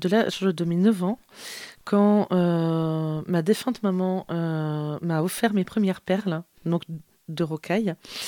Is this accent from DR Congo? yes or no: no; Nouvelle-Aquitaine, France; Et avant, de base, je suis périgourdine.